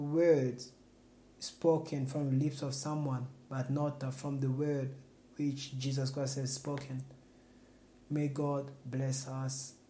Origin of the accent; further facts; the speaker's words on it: Liege, Wallonia, Belgium; from Liege.